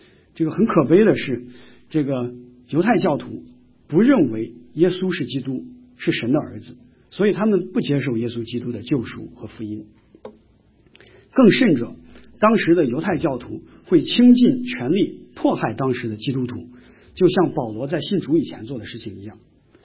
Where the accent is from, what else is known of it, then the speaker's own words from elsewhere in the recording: China; 这个有点像我们中国人一边吃饭一边聊天。